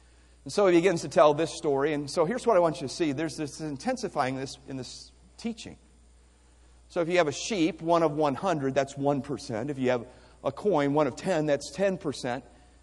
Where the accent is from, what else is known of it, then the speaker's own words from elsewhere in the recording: Ohio, United States; I come from Northeast Ohio. We have all the seasons.